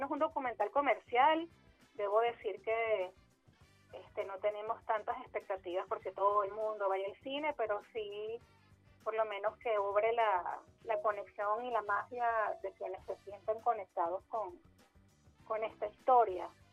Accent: Venezuela; es una memoria que forma parte de nuestro ADN como sociedad venezolana.

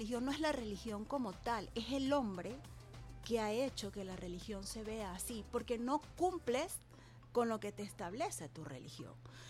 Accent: Venezuela; soy musulmana y sobre todo también soy orgullosamente muy venezolana. Es decir, que soy una venezolana musulmana o una musulmana venezolana.

